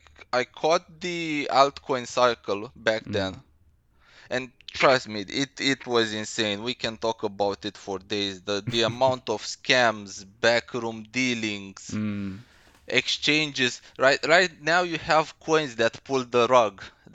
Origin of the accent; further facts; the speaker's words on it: Romania; I'm from Romania. I'm Eastern European.